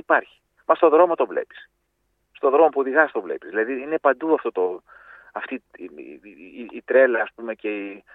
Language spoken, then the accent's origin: Greek; Krinides, East Macedonia and Thrace, Greece; Εγώ έχω μεγαλώσει στις κρινίδες της Καβάλας, είναι στον αρχαιό.